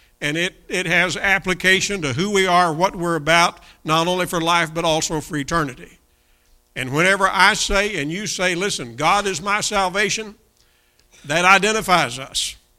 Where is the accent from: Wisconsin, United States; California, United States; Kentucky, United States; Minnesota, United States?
Kentucky, United States; Growing up down here in Kentucky, and obviously many of you grew up here in Indiana.